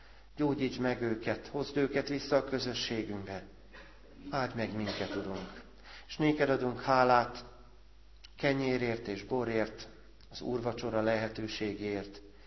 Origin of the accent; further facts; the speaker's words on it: Transylvania, Romania; now in Hungary; mi is imádkozunk ő értük odahaza Erdélyben nehézségek között